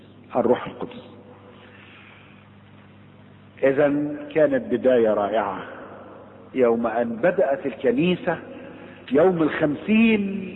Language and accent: Arabic; Egypt; افاكر في سنة 72 او في اواخر الستينات وبداية السبعينات كان في عندنا في مصر مشاكل كتير